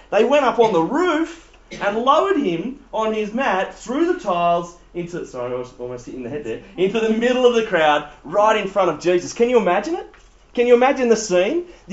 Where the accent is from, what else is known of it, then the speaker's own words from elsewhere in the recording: Wyong, New South Wales, Australia; No one really wants to stop in Wyong. I grew up in Wyong.